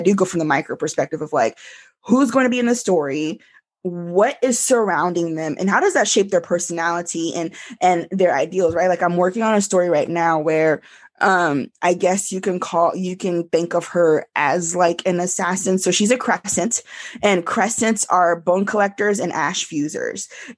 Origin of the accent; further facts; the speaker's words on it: Florida, United States; Like I was raised in South Florida.